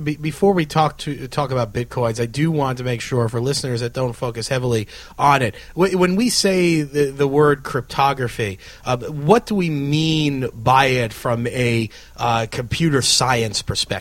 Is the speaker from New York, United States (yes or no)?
yes; New York, United States; just wondering why people were smiling so much, particularly as a New Yorker.